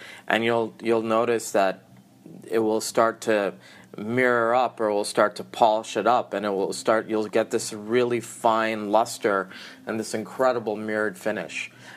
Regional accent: Massachusetts, United States; You know, I grew up in Massachusetts.

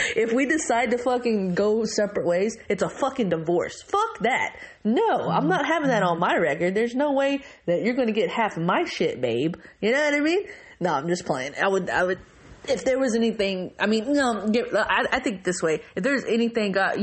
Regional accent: Texas, United States; because that's my state. That's where I'm from. I'm from Texas, like born and raised, y'all.

